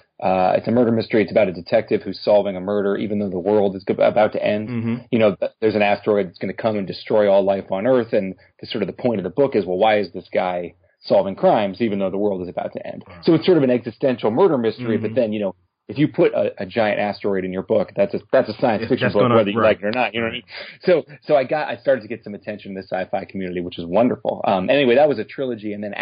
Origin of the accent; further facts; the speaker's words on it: United States; You know, of course it's my community as an American, which is an important part of this conversation is white Americans not letting ourselves off the hook